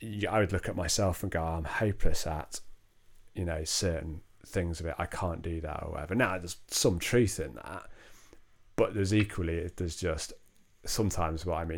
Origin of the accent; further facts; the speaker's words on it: Rochdale, North West England, United Kingdom; I'm from Rochdale.